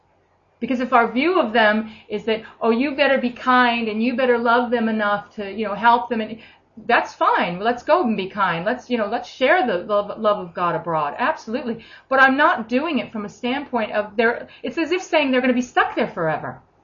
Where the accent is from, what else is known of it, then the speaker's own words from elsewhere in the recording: United States; And I know I'm American as well. So that can go against me and go for me, depending on who I meet.